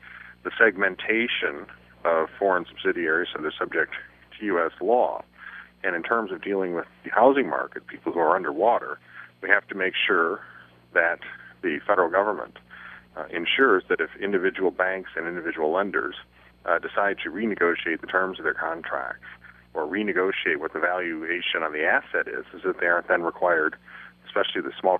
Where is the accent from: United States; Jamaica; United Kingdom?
United States; Detroit, Michigan; So I'm from Detroit. We put our nose to the grindstone.